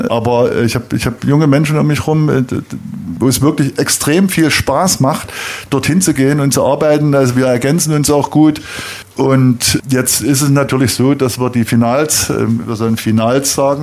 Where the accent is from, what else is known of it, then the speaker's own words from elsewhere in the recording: Dresden, Saxony, Germany; dass es Dresden meine Heimat ist